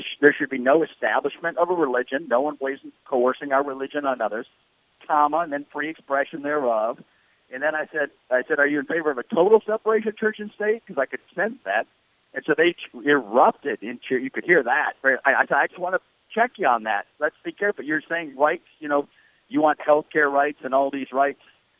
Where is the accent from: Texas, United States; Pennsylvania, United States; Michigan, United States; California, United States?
Michigan, United States; Detroit; I grew up in Detroit and middle of Michigan, and I know those folks, right?